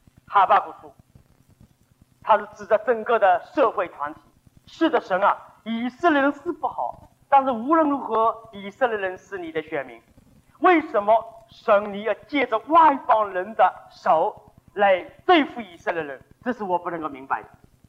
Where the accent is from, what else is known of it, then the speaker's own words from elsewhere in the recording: China; 我们中国人，因为我们是东方人的思想